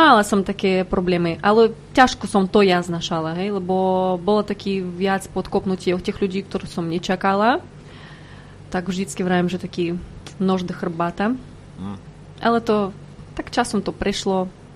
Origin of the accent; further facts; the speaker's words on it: Russia; Slovak is a second language; now in Slovakia; som povedala, že nie som Ukrajinka, proste som Ruska a rozumiem všetko, čo mi rozprávate.